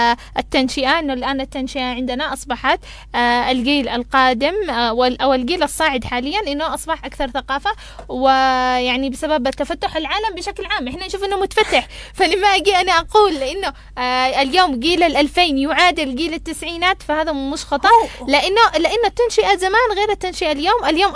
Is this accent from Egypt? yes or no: no; Yemen; يقصد الزوج والزوجة عندنا باليمن